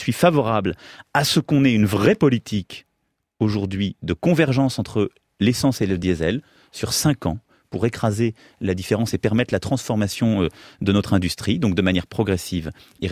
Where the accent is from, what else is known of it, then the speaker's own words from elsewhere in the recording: Amiens, Hauts-de-France, France; moi je viens d'Amiens